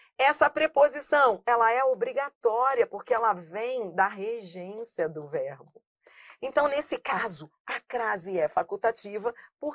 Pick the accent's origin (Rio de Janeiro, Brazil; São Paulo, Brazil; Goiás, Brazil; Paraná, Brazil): Rio de Janeiro, Brazil; born there; eu nasci no Rio, mas eu morei muitos anos, amo Niterói.